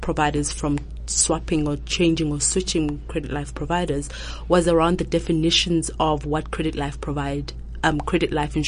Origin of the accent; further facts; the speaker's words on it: Lesotho; I come from Lesotho actually, and I grew up there.